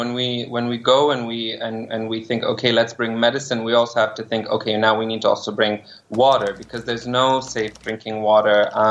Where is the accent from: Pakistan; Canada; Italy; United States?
Pakistan; as a Pakistani living in Pakistan